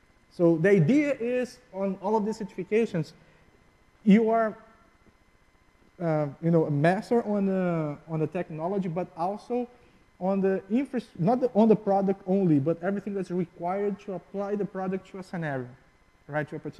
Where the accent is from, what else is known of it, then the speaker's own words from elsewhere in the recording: Brazil; first language Portuguese; English is a second language; Oh, sorry. I'm from Brazil, just spoke in Portuguese.